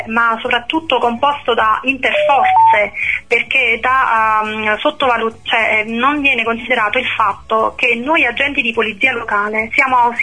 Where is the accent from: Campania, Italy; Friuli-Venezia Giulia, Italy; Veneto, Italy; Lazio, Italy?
Campania, Italy; Salerno; now in Battipaglia, Italy; Io abito a Battipaglia, però sono una salernitana doc, di genitori salernitani, di nonni salernitani. Ho trascorso un'infanzia splendida nella mia città, perché io la considero ancora la mia città.